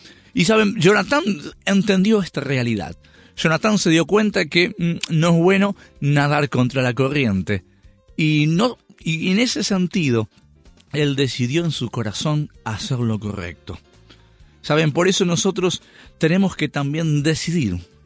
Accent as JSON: {"language": "Spanish", "country": "Uruguay", "said": "yo soy uruguayo"}